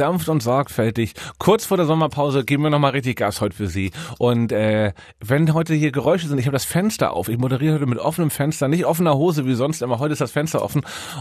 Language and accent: German; Hamburg, Germany; weil Hamburg immer noch die Heimat, also meine Heimat ist und ich werde wahrscheinlich auch irgendwann begraben werden in Hamburg.